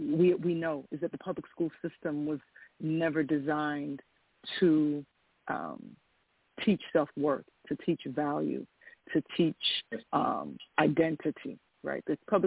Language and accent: English; Miami, Florida, United States; And I'm born and raised in Miami, Florida.